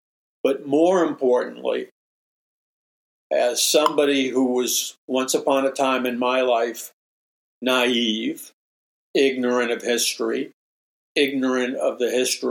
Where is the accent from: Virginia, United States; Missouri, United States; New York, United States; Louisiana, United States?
New York, United States; New York City; I talk about my own personal experiences growing up in New York City, starting at age 13 years old